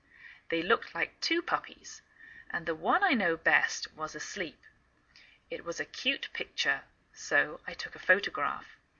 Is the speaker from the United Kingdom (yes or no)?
yes; England, United Kingdom; now in United States